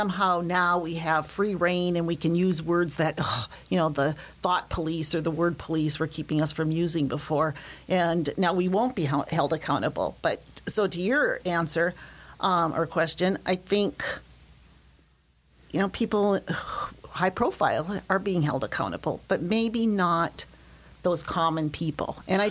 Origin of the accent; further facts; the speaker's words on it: North Dakota, United States; I grew up in North Dakota, and I grew up near an Indian reservation.